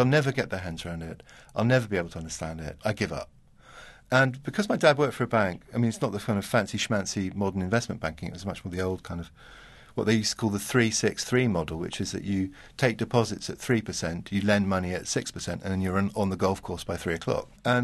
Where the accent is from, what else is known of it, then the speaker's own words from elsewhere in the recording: Hong Kong; now in London, United Kingdom; I grew up in Hong Kong, and London used to seem very grey.